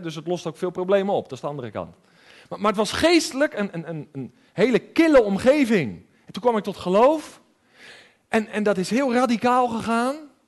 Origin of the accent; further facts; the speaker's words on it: 's-Gravenzande, South Holland, Netherlands; ik ben opgegroeid in Schravenzand in het Westland, een beetje tussen Den Haag en Hoek van Holland in. En dat is geestelijk een hele schrale omgeving, een kille omgeving. Weinig christenen.